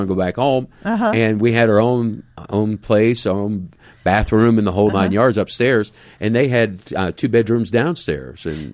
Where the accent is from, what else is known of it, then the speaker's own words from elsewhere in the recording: Pennsylvania, United States; It was kind of interesting because I'm from Pennsylvania. My wife is from Missouri.